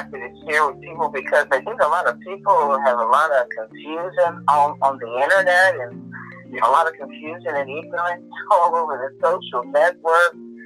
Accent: New York City, New York, United States; So I'm a New Yorker, and I love New York, and whenever I go to New York, my peeps, they all are very, very happy to see me.

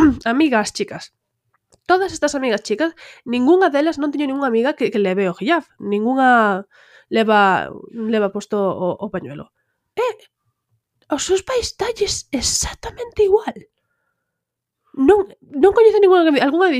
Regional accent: Galicia, Spain; first language gl; A miña lingua nativa, a miña primeira lingua é o galego, despois está o castelán.

